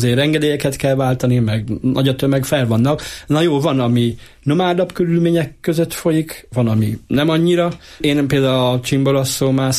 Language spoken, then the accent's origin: Hungarian; Hungary